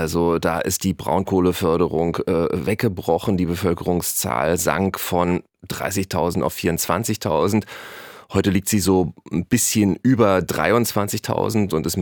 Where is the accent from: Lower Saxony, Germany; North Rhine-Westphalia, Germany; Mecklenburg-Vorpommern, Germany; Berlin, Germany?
Berlin, Germany; Man kann als Berliner wirklich neidisch werden.